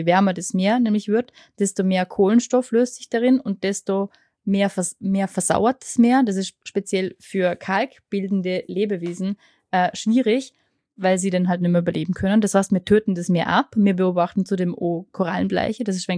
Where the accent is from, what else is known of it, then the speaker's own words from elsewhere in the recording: Vorarlberg, Austria; Wir erleben das auch da bei uns in Vorarlberg.